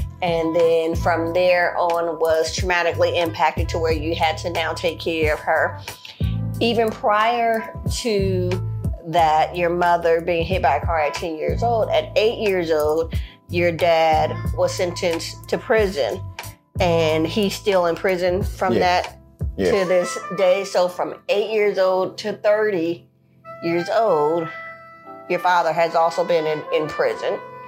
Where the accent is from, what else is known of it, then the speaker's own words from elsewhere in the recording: Bronx, New York, United States; now in Atlanta, United States; Oh, I'm from the Bronx. You move down here to Atlanta.